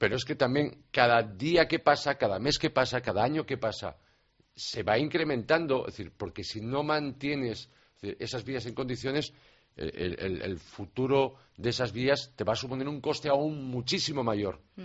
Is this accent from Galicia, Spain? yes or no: yes; Vigo, Galicia, Spain; born there; no es lo mismo aquel ciudadano que vive en mi ciudad natal, como es Vigo, que está lleno de cuestas